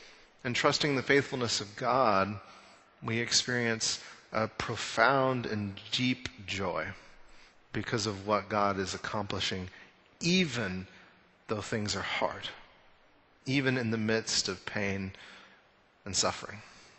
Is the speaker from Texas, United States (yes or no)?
yes; Amarillo, Texas, United States; now in Austin, United States; I think about growing up in Amarillo, Texas in the Panhandle.